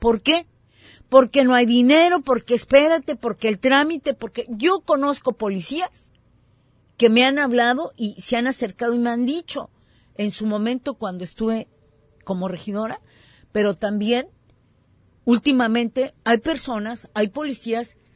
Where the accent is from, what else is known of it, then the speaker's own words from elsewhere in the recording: Ciudad Juárez, Chihuahua, Mexico; now in Puerto Vallarta, Mexico; Yo que vengo de Ciudad Juárez y que es un desierto, y que ahí sacarle fruto al desierto, a la tierra, cuesta mucho.